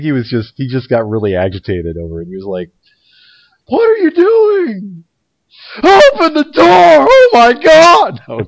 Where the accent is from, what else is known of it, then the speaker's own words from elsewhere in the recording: New York, United States; accent: New York; That was my New York accent right there.